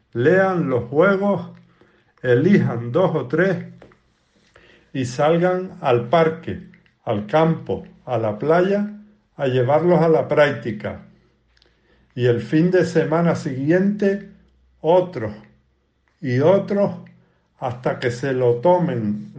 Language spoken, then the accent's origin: Spanish; Agaete, Canary Islands, Spain; que yo practicaba en mi pueblo, Agaete, que se jugaban en otros municipios de la isla y en otras islas del archipiélago canario